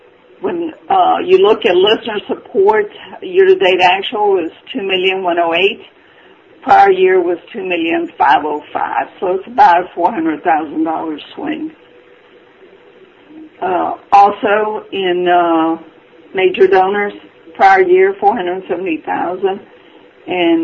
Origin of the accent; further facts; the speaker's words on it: Southern United States, United States; I'm a Southerner. I can't help it.